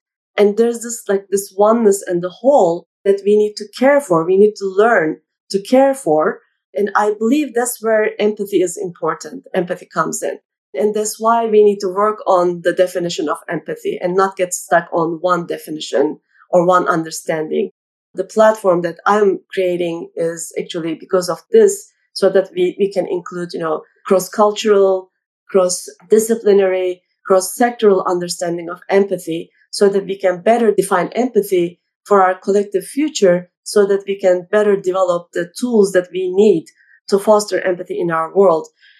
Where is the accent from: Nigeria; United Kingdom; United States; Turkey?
Turkey; I grew up in Turkey